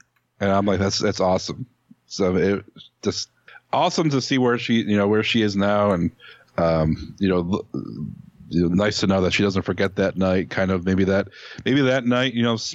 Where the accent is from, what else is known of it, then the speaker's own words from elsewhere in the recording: Cleveland, Ohio, United States; I'm from Cleveland, and, you know, we hung out a lot backstage at AIW.